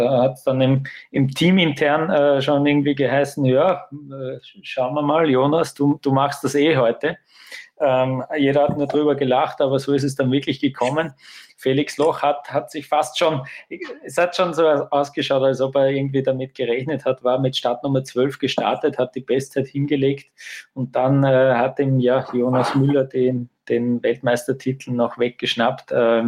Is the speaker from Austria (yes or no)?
yes; Austria; Auch wenn mir der Kai aus der Kiste als Österreicher nicht viel sagt